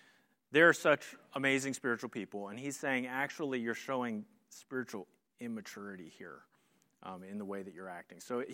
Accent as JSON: {"language": "English", "town": "Hazleton", "region": "Pennsylvania", "country": "United States", "tie": "born or raised there", "said": "I grew up in Pennsylvania, Hazleton Area High School."}